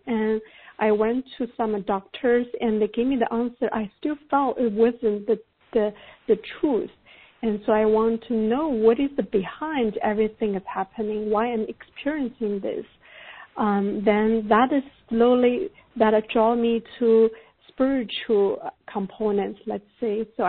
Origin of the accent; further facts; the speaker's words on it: China; English is a second language; you know, I grew up in China.